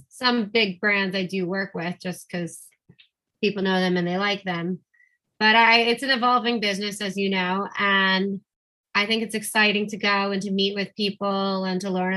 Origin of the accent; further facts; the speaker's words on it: Miami, Florida, United States; also born or lived in New York / Boston / Houston; I grew up in Miami, so kind of all over the place.